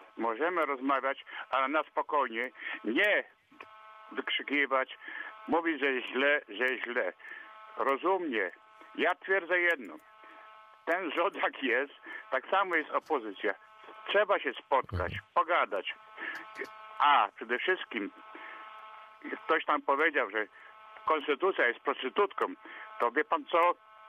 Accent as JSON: {"language": "Polish", "town": "Żagań", "region": "Lubusz Voivodeship", "country": "Poland", "said": "A ja jestem z Żagania"}